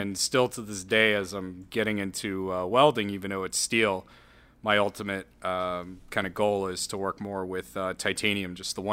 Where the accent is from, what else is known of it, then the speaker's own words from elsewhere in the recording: New York, United States; now in Nashua, United States; I grew up in New York. And when my father retired, we moved up to Nashua.